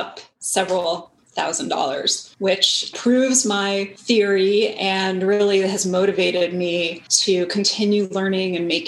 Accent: Ohio, United States; born there; also born or lived in New York; I was born in Ohio. I'm technically a Midwestern girl and moved progressively east because of my dad's work and went to school in New York

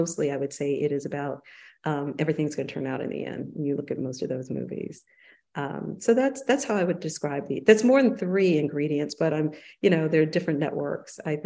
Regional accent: the South, United States; So I think for me growing up in the South, I navigated a lot of different worlds

